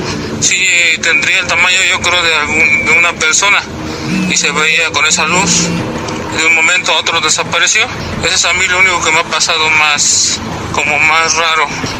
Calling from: Atizapán, State of Mexico, Mexico

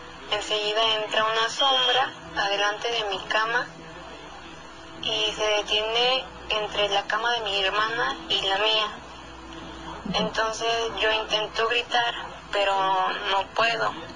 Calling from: San Luis Potosí, Mexico; de San Luis Potosí.

